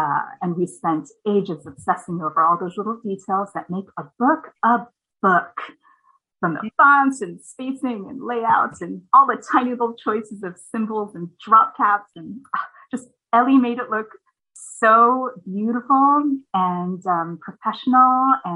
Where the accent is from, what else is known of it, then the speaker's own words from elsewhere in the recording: United States; You can probably tell I grew up in the States. I'm a Korean-American married to a Brit.